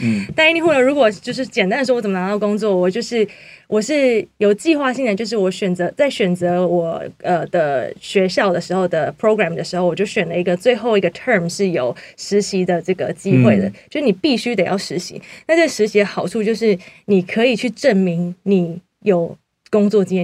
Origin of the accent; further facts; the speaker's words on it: Renwu, Kaohsiung, Taiwan; also born or lived in Sanmin, Taiwan; 我是在仁武的这个乡下。